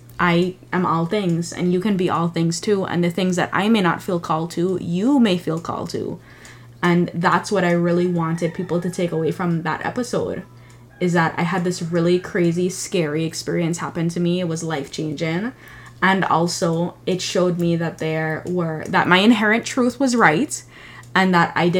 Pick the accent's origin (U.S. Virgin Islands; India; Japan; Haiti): U.S. Virgin Islands; oh, we're from the Caribbean and we're from the Virgin Islands and the Virgin Islands doesn't have opportunities.